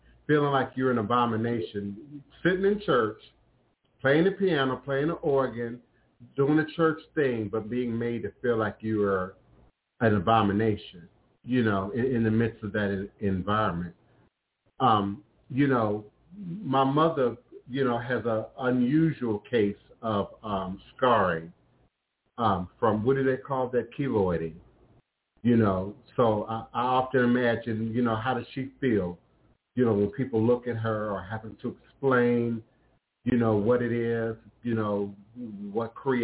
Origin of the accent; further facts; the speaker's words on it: Washington, District of Columbia, United States; back in the 70s, you know, growing up in Chocolate City, y'all now call it the DMV, D.C., Maryland, Virginia area. Being dark was not popular.